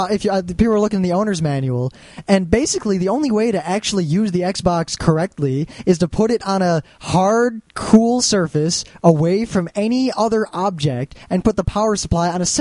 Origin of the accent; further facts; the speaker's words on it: Detroit, Michigan, United States; Well, I grew up in Detroit, so...